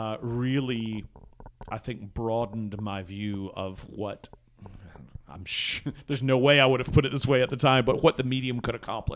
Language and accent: English; Macon, Georgia, United States; I grew up in a relatively small southern town in the 70s. You know, I was born in 68.